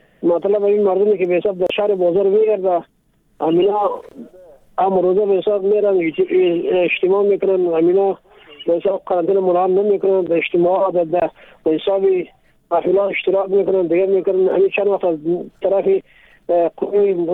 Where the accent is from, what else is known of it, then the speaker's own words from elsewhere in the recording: Takhar, Afghanistan; ولایت تخار.